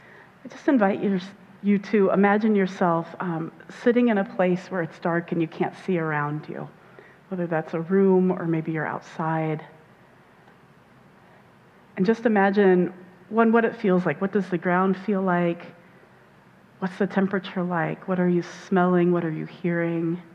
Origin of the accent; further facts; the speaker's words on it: Indiana, United States; When I was little, I grew up in Indiana.